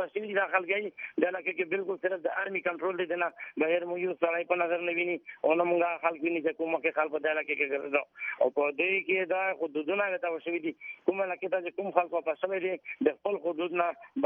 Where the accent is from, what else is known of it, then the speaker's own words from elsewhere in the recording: Khyber Pakhtunkhwa, Pakistan; مونږ د وزیرستان خلکو امن غواړي د امن د خاطر مونږ وزیرستان کې دي